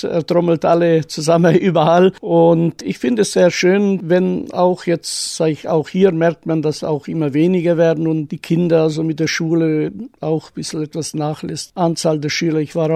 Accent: Königsgnad, Caraș-Severin County, Romania; moved away as an adult; also born or lived in Reschitz; now in Germany; Bis zum 20. Lebensjahr habe ich meine Kindheit, Jugendzeit in Königsgnad und beziehungsweise auch Reschitz verbracht. Danach bin ich in die Bundesrepublik über Österreich, da wo ich 1,5 Monate war und in die Bundesrepublik.

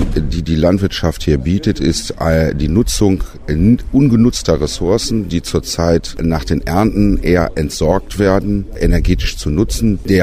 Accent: North Rhine-Westphalia, Germany; Ich komme persönlich aus dem Raum Münsterland, das am Rande des Ruhrgebiets liegt.

